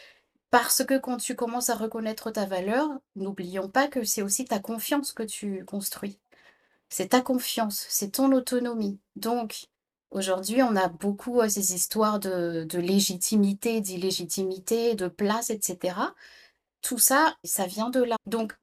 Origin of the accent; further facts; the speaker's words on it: Madagascar; moved away as an adult; now in France; Je suis malgache, née à Madagascar, et je suis partie faire mes études en 1996 en France.